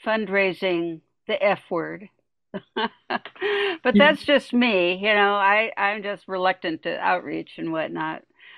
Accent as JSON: {"language": "English", "town": "Tacoma", "region": "Washington", "country": "United States", "tie": "born or raised there", "said": "I was born and raised in Tacoma and did some stuff down at the Tide Flats now and again."}